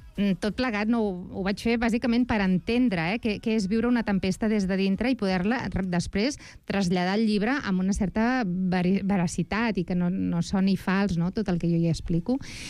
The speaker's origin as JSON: {"language": "Catalan", "town": "Barcelona", "region": "Catalonia", "country": "Spain", "said": "els que som de Barcelona no el coneixem"}